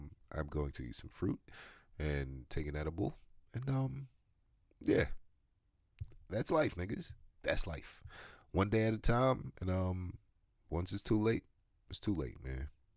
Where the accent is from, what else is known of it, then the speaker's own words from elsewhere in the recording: United States; And I'm American. Like listen, both of my parents are American. So I'm American, but I'm enjoying it.